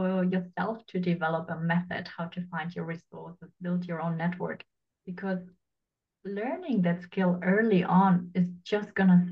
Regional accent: Germany; So my parents decided to move to Germany when I was a child. And so I grew up here in Germany. My parents didn't speak German, I didn't speak German. And we basically started a new life here in Germany.

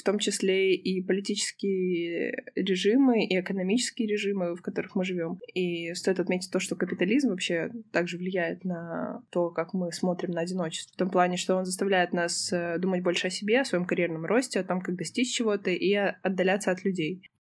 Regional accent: Moldova; also born or lived in Ukraine; я родилась на Украине, но большую часть жизни я прожила в Молдове, выросла. Гражданство другой страны есть.

